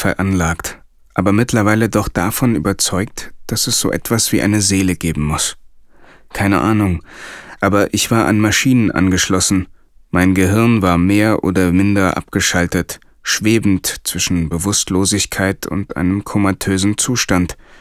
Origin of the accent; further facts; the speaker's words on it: East Germany, Germany; Ich bin ein Pragmatiker, im Osten groß geworden, also religionsfrei aufgewachsen.